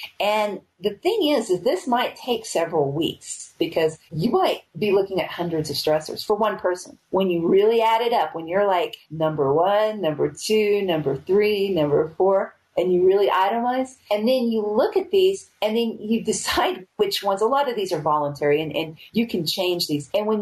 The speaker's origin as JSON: {"language": "English", "country": "United States", "moved": "yes", "said": "the very, very long process and preparation to leave my home country."}